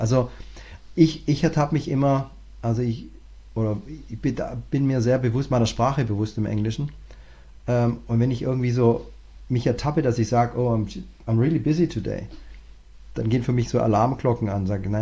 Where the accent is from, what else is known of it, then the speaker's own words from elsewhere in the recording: Southern Germany, Germany; Und da muss man also als Deutscher, also vor allem, ich komme aus dem Süddeutschen, da ist ja dieser Spruch, also nicht gemeckert ist schon gelobt.